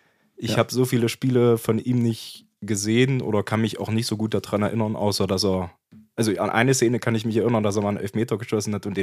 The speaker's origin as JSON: {"language": "German", "town": "Heiligenstadt", "region": "Thuringia", "country": "Germany", "tie": "born or raised there", "said": "Also, ich bin hier in Heiligenstadt aufgewachsen. Meine ganze Jugend hier verbracht, also auch meine ganze Jugendzeit in Heiligenstadt Fußball gespielt."}